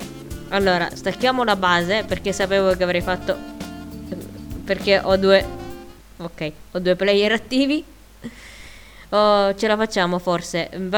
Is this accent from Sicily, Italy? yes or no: yes; Sicily, Italy; Io sono siciliana, vedere quelle immagini sullo schermo non mi appartiene